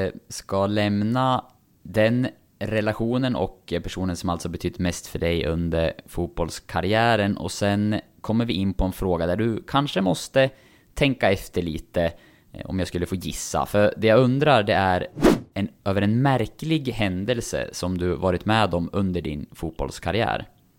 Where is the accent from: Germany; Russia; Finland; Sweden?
Sweden; Sundsvall, Västernorrland County; jag kommer från Sundsvall